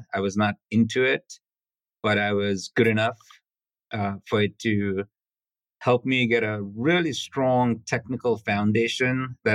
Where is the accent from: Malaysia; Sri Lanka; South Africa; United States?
Sri Lanka; Life growing up on a small island was peaceful, cut off from the rest of the world.